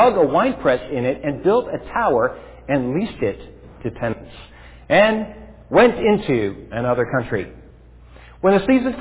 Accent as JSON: {"language": "English", "region": "Alberta", "country": "Canada", "tie": "born or raised there", "said": "I grew up in Alberta, and I went to the University of Alberta and got a degree in plant science."}